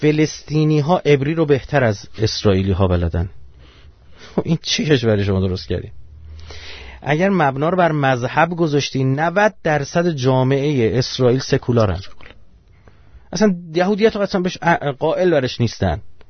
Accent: Iran; آیا ما چون ایرانی هستیم

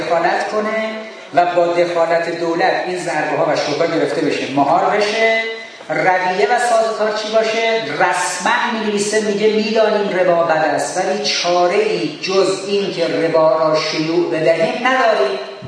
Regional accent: Tehran, Tehran Province, Iran; born there; من بابا بچه امامزاده هستم تو تهران به دنیا اومدم.

